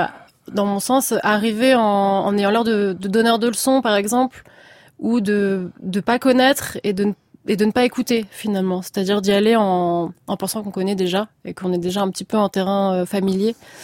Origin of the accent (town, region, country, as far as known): France